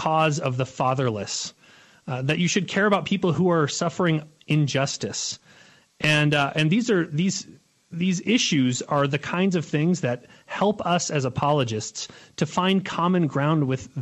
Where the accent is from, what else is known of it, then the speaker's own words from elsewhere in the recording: United States; while I'm obviously an American, I'm here in this culture, I love our culture